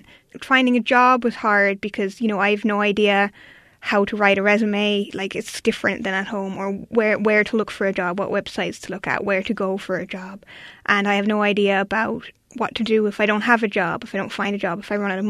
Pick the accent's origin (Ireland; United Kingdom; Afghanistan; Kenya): Ireland; moved away as an adult; now in Oakland, United States; I'm living in Oakland, and I'm from Ireland. I came over, well, I left home in September, but I've been living in the Bay Area since January.